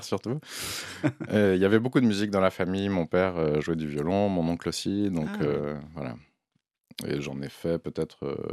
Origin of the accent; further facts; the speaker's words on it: Paris, Île-de-France, France; moved away as an adult; now in Brussels, Belgium; J'ai grandi à Paris, mais je vis à Bruxelles depuis un peu plus de 20 ans.